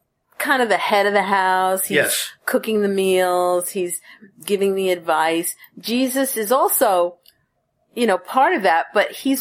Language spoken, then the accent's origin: English; Spain; I'm from Spain.